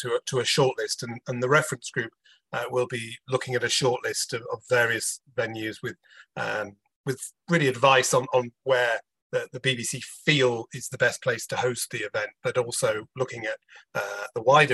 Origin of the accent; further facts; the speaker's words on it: United Kingdom; As you might have noticed, I'm British, so I'm quite excited that it's returning to Britain.